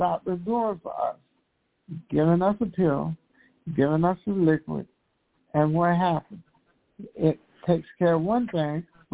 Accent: the South, United States; Whenever I'm 77, and I grew up in the South on a farm. There were no doctors.

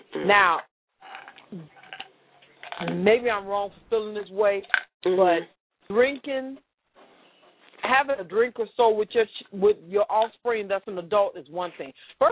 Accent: Chicago, Illinois, United States; you know I'm from Chicago, and I was just getting ready to tell you that.

